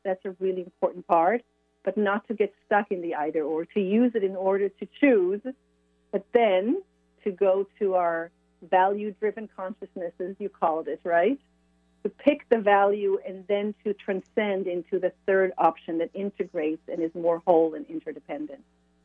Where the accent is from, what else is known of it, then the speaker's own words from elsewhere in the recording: Israel; moved away as an adult; also born or lived in France / Sweden / United States; I was born and raised in Israel, and in my 40s, in my 18, I moved out of Israel and lived all over. I lived in France and Sweden and different places in the U.S.